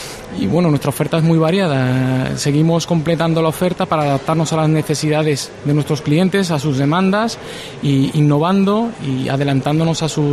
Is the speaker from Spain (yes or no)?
yes; Cádiz, Andalusia, Spain; Yo soy de Cádiz, soy de la Bahía, de aquí cerquita